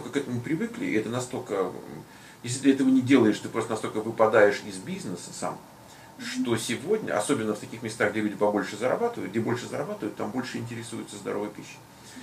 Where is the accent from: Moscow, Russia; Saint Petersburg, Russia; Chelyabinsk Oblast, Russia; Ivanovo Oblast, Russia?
Moscow, Russia; Вот я родился в Москве. Я 34 года я прожил в Москве.